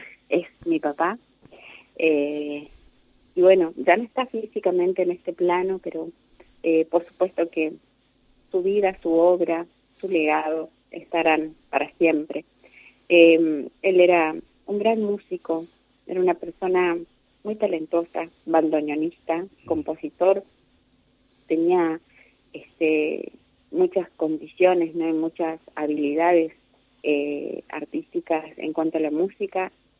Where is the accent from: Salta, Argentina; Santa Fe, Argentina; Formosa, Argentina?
Santa Fe, Argentina; Reconquista; Mira, yo me fui dos veces de Reconquista a intentar vivir en Buenos Aires.